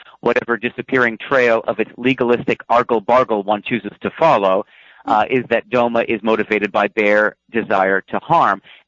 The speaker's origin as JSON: {"language": "English", "country": "United States", "accent": "American English", "said": "In other words, you and I have a dialect that would be broadly called American English"}